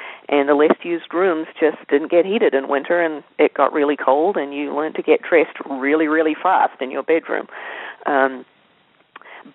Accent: Dunedin, Otago, New Zealand; now in United States; that we're now planning a six-week trip in winter, the New Zealand winter, our summer, to Dunedin, my hometown, which is possibly a sign of complete madness.

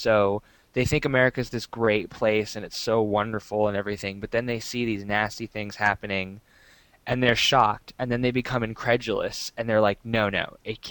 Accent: Texas, United States; I'm from the United States. Like, oh, really? Where from? And I'm like, Texas.

